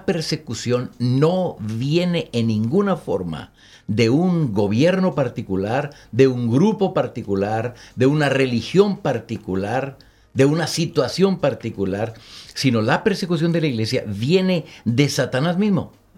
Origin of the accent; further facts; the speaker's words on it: Mexico; Yo soy mexicano y ya con 47, casi 48 años en el ministerio.